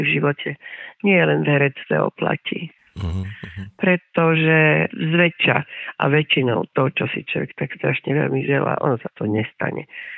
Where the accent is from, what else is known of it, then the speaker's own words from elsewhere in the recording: Banská Štiavnica, Banská Bystrica Region, Slovakia; Ja som vyrastala v Váskej Štiavnici, to je dnes naozaj konečne obnovené a veľmi krásne.